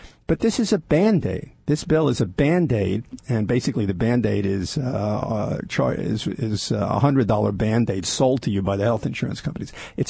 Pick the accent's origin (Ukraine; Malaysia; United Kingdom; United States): United States; New York; there's a certain amount of pride here. I'm a New Yorker.